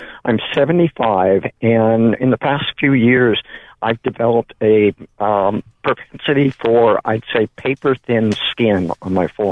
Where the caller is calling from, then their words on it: Santa Cruz, California, United States; I'm from Santa Cruz.